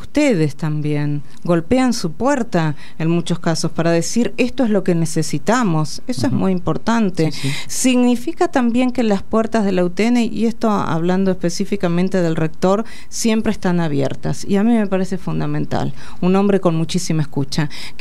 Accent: Carlos Casares, Buenos Aires Province, Argentina; Yo soy de Carlos Casares, provincia de Buenos Aires.

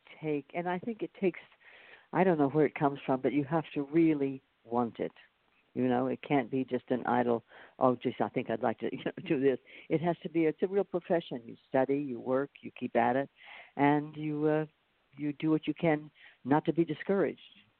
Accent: Oklahoma, United States; also born or lived in Kansas; I was born in Kansas and then moved around a bit with my family and ended up in Oklahoma for a number of years.

